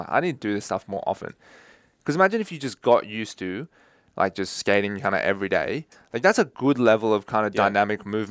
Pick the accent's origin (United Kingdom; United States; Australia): Australia; New South Wales; when I grew up in the North Shore is not known for producing like insane athletes, right? In Australia